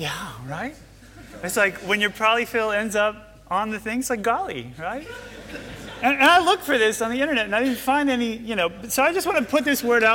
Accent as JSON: {"language": "English", "country": "United States", "said": "And now, I'm an American, and I didn't grow up Protestant, I did grow up Catholic"}